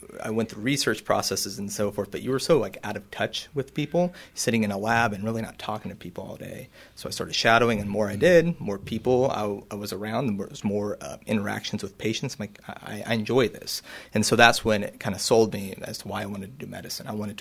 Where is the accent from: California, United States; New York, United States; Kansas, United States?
Kansas, United States; Hoisington; So I'm from Hoisington, Kansas, born and raised.